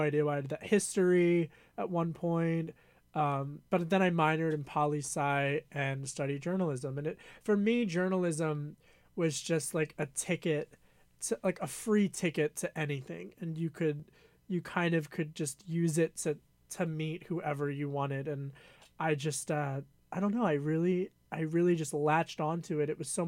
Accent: Pennsylvania, United States; I grew up outside of Philadelphia in Delaware County

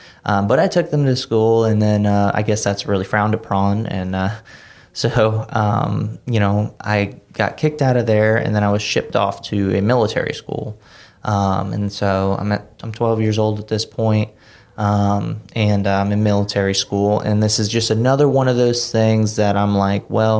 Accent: West Palm Beach, Florida, United States; I'm from West Palm Beach, Florida. My mom and dad, they never married.

